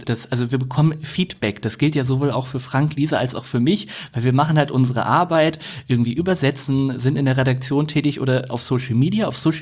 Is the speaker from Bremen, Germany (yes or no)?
no; Oldenburg, Lower Saxony, Germany; Ich komme ja aus Oldenburg, da ist Dortmund nicht allzu weit weg.